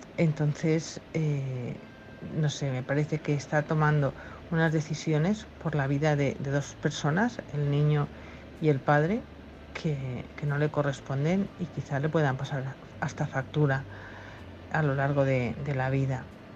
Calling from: El Campello, Valencian Community, Spain; del Campello

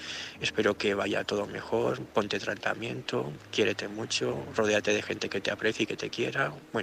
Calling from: Gandia, Valencian Community, Spain; de Gandía.

